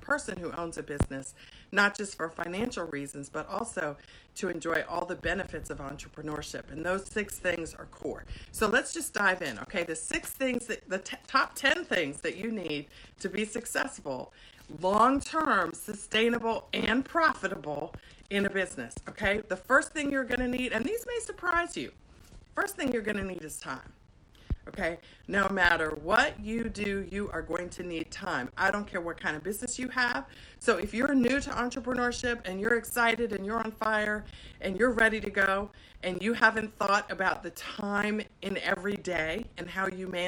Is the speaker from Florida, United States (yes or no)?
no; Washington, District of Columbia, United States; I'm actually here in Washington, D.C., which is my hometown. I'm here at my mom's house